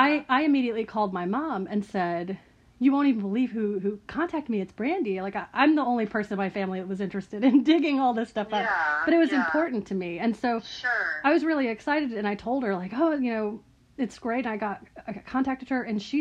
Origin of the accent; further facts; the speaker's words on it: Tulsa, Oklahoma, United States; also born or lived in Claremore; I was born right outside Tulsa in Claremore, but we lived in Tulsa, and then I went to the University of Tulsa